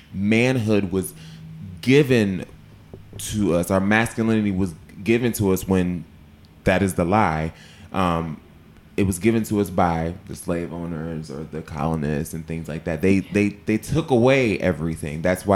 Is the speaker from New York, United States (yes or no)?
no; Ohio, United States; I'm from Ohio